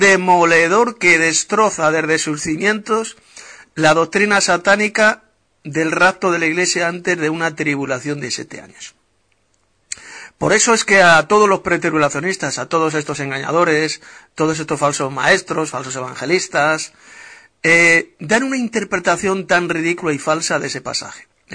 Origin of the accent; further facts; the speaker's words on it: Madrid, Community of Madrid, Spain; de Madrid, España.